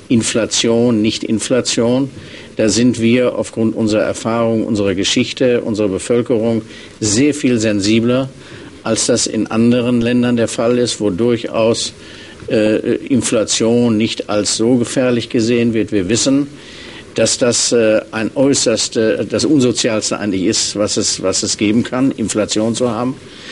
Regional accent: North Rhine-Westphalia, Germany; ich weiß das in Nordrhein-Westfalen, Bundesland, wo ich herkomme

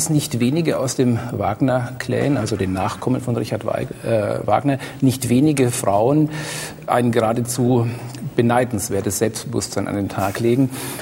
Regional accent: Bavaria, Germany; Nun weiß ich als gebürtiger Franke, dass die Franken deftig sind oder deftig sein können.

